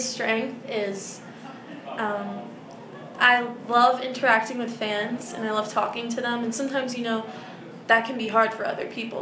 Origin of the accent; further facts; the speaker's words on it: Pennsylvania, United States; I am originally from Pennsylvania, a really small town in Pennsylvania